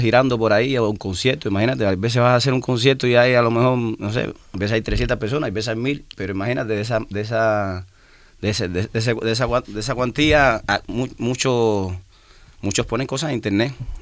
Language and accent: Spanish; Cuba; No, ahí en Cuba, tú sabes, lo de los barcos, no cogemos muchos barcos ahí